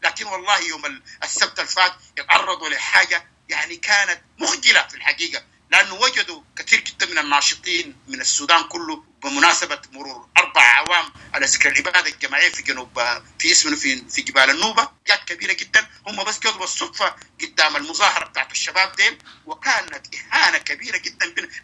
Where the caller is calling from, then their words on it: United States; لكن عموما الآن أنا بتكلم معك من أمريكا